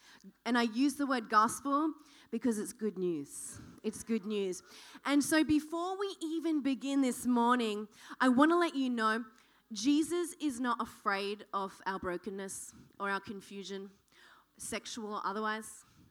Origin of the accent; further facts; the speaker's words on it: Western Australia, Australia; moved away; All right, so I'm actually born and bred in Western Australia. I've been over here for 15 years, but in Western Australia, nobody cares about rugby.